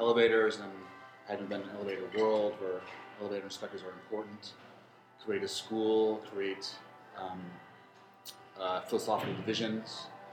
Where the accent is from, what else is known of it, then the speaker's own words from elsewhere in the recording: New York City, New York, United States; And from growing up in New York City, seeing at the elevator inspection certificate and all the elevators across the city